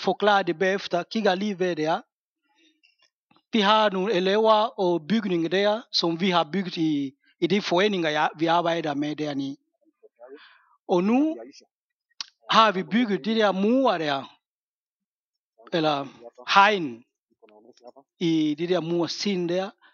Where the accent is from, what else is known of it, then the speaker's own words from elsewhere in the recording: DR Congo; Danish is a second language; now in Denmark; vi arbejder i Afrika, i Kongo, hvor jeg kommer fra.